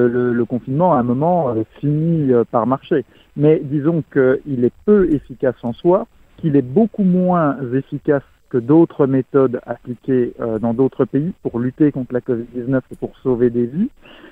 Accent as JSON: {"language": "French", "country": "France", "said": "en tant que Français, j'étais très heureux de parler avec mes compatriotes de cœur québécois."}